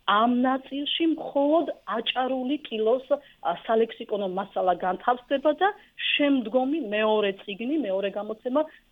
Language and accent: Georgian; Adjara, Georgia; accent: Adjarian; ლექსიკონი იქნება ჩვენი კუთხისა, ჩვენი აჭარული კილოს კუთხით.